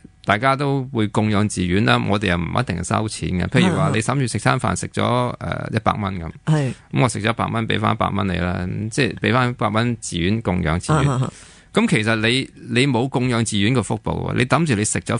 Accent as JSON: {"language": "Cantonese", "country": "Hong Kong", "said": "其实喺我哋香港人嚟讲咧，就系觉得好似好着数"}